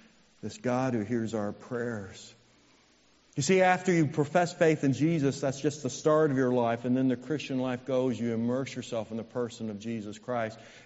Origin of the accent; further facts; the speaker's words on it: Indiana, United States; But I was 6'3 in sixth grade, and I grew up in Indiana, so guess what sport I liked?